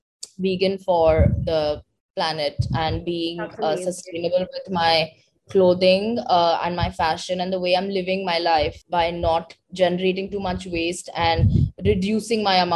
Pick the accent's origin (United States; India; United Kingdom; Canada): India; South India; because I'm South Indian and I have survived.